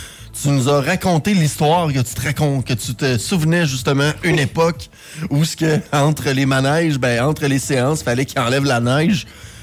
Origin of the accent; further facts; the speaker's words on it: Quebec, Canada; on a embarqué en tant que Québécois, mais aussi en tant que Canadien